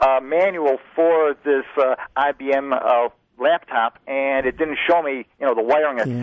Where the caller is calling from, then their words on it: Greece, New York, United States; I'm calling from Greece.